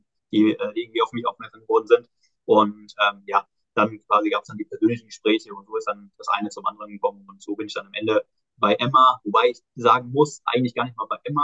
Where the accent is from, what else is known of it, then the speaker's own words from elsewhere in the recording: Hesse, Germany; Ich komme aus dem Frankfurter Raum